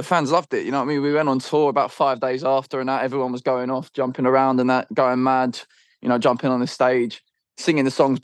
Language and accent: English; East of England, United Kingdom; we're from Essex, you know what I mean? And obviously, you know, we live here still, and this is where it's where we're from, innit?